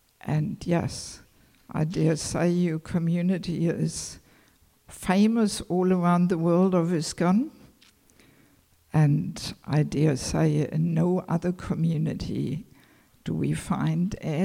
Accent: Germany; English is a second language; moved away; also born or lived in Mayapur; I have never lived in Germany as a devotee, even though that's my nationality.

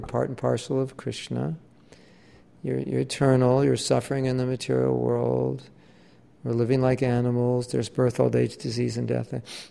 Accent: Los Angeles, California, United States; I was raised in Los Angeles, and my friends were up there.

